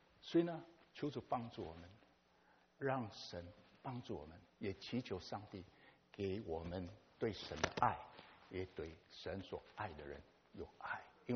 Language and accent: Chinese; East Coast, United States; 我是从东方来的，从 East Coast， 我们就在美国的中间